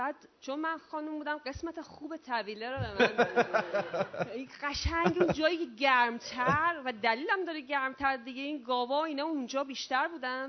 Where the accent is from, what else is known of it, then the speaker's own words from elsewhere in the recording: Urmia, West Azerbaijan, Iran; من ارومیه هستم، اهل ارومیه هستم.